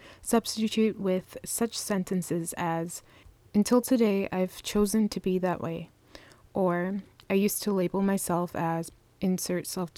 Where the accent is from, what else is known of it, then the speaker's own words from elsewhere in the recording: Scotland, United Kingdom; accent: hybrid of Scottish and Canadian; I grew up in Scotland, and so my accent is a very weird hybrid of Scottish and mostly Canadian, so that's why I sound kind of funny.